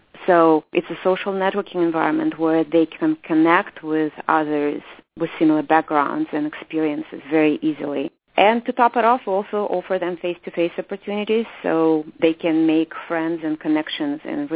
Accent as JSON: {"language": "English", "region": "Moscow", "country": "Russia", "tie": "born or raised there", "second_language": "English", "moved": "as an adult", "said": "From then the Soviet Union, now Russia, but born and raised in Moscow."}